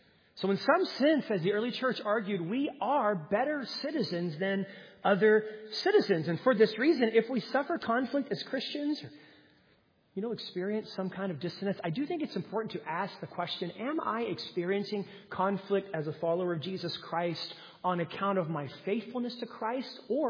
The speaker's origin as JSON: {"language": "English", "country": "United States"}